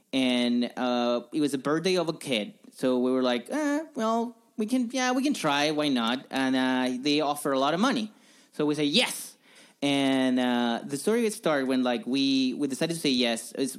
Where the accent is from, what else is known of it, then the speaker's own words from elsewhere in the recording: Chile; I'm from Chile.